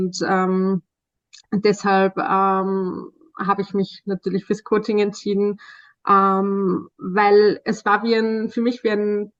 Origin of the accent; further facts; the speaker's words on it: Austria; ich bin 36 Jahre, ich bin im Sozialbereich tätig, schon seit einigen Jahren, und ich komme aus Österreich.